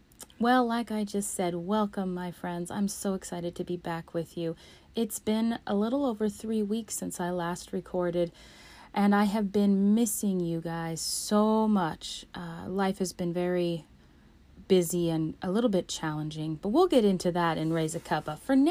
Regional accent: Alaska, United States

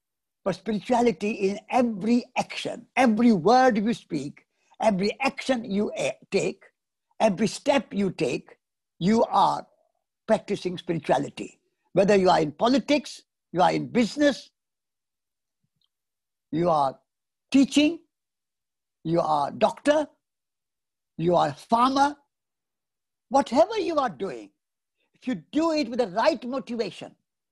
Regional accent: India; born there; As Louis has already mentioned, I was born in India, and at age 9, a very young age, I became a Jain monk.

